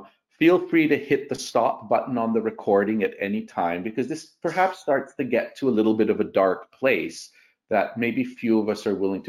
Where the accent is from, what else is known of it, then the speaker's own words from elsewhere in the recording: Canada; There are lots of ways of being Canadian. Not every Canadian loves playing ice hockey, loves skiing, and loves the snow. A good many of my compatriots every November fly to Florida in the United States and come back in March because they hate the winter.